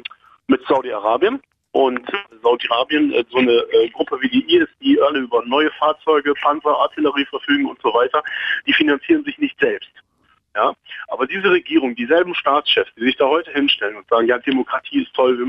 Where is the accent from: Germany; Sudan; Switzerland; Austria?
Germany; born there; Ich habe eine palästinensische Herkunft und ich kenne die Verhältnisse da vor Ort und ich bin halt in Deutschland geboren, an der Nordseeküste.